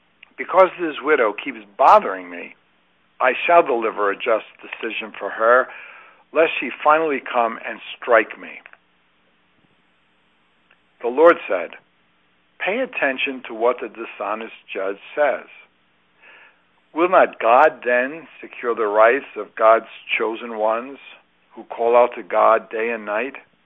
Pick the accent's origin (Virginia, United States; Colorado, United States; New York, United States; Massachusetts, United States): New York, United States; Brooklyn; He was a poor Native American. He was wiry, dark, missing teeth, and had a strong country accent. I'm from Brooklyn, New York.